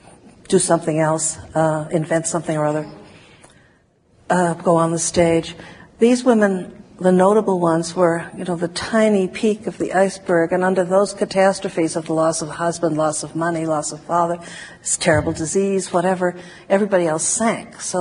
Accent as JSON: {"language": "English", "town": "Boston", "region": "Massachusetts", "country": "United States", "tie": "born or raised there", "said": "I was lucky in growing up in Boston. I began going to Harvard when I was 15 for poetry readings, and I got to feel very proprietary about the place"}